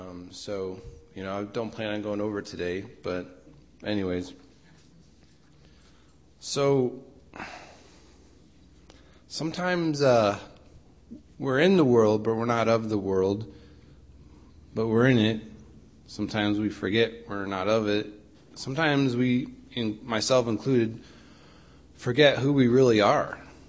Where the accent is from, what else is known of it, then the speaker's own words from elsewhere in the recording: Albany, New York, United States; So I remember as a kid growing up in Albany, New York